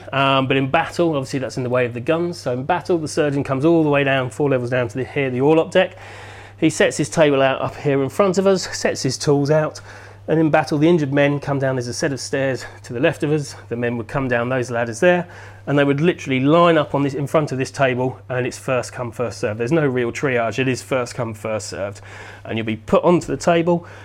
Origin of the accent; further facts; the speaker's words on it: Portsmouth, South East England, United Kingdom; I mean, growing up in Portsmouth, I first came on Victory in 74, and we've always had sailors' tales growing up and stuff.